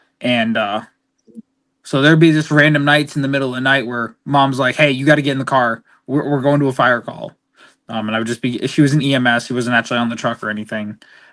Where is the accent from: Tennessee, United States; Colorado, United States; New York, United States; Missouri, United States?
New York, United States; Grand Island; also born or lived in Buffalo; I was born in South Buffalo. We lived there for a few months of my life before we eventually moved into a small little suburb called Grand Island.